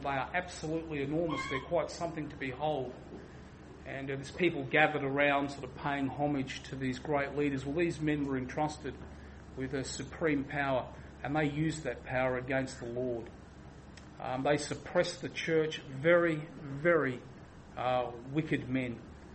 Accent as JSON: {"language": "English", "town": "Adelaide", "region": "South Australia", "country": "Australia", "said": "because I'm from Adelaide, and this sort of stuff would often come up in the papers."}